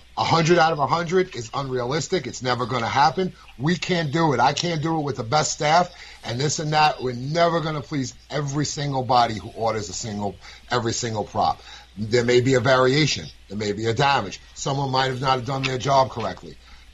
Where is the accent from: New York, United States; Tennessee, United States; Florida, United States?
New York, United States; I'm a New Yorker, and it was three people.